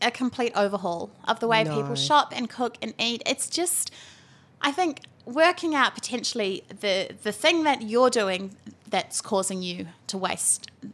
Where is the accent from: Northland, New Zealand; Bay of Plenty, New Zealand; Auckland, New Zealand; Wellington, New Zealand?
Bay of Plenty, New Zealand; Whakatane; my lifestyle is very different to when I grew up in Whakatane and I was one of four children and we lived 10 minutes from town